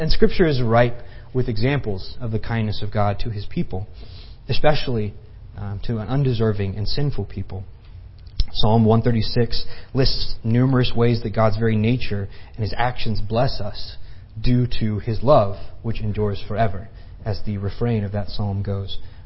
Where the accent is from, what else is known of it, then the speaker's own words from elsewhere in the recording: Indiana, United States; now in Texas, United States; And I'm from Indiana originally. Some people know that, some people don't. Not a native Texan